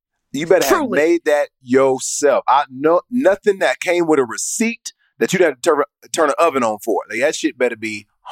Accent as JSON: {"language": "English", "town": "Atlanta", "region": "Georgia", "country": "United States", "said": "It took me a long time to stop saying females because I'm from Atlanta and that's just how we talk"}